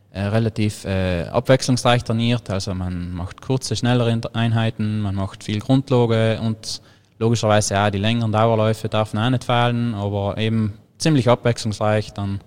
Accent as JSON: {"language": "German", "region": "Trentino-Alto Adige", "country": "Italy", "said": "ich bin eher vom Berglauf gekommen, logischerweise bei uns in Südtirol am Alpenhauptkamm direkt. So viel flache Gebiete haben wir eigentlich gar nicht. Da ist man zwangsläufig auch viel in den Bergen unterwegs"}